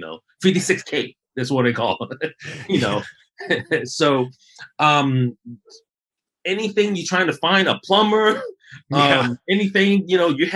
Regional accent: Hong Kong; English is a second language; Hong Kong, born and raised in Hong Kong.

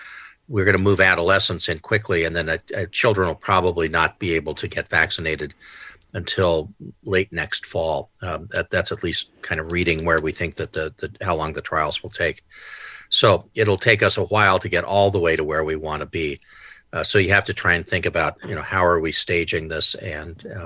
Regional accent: San Diego, California, United States; I grew up in San Diego

